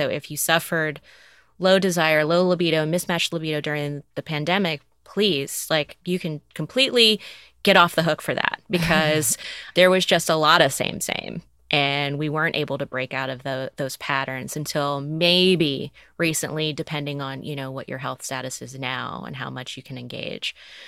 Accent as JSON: {"language": "English", "region": "the South", "country": "United States", "tie": "born or raised there", "said": "I grew up in the South and there were a lot of cross-political relationships that I knew of."}